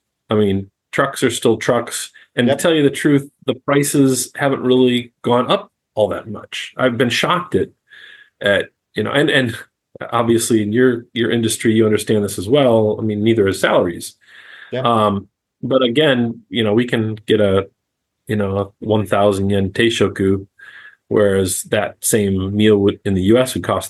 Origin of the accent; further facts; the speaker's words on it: Michigan, United States; Michigan companies where I was from in order to connect with whoever was with this company and say, hey, I'm from Michigan too.